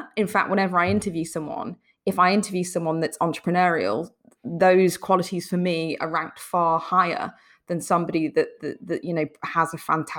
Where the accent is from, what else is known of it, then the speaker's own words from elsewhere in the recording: Liverpool, North West England, United Kingdom; we're originally from Liverpool, right? Our family are from Liverpool.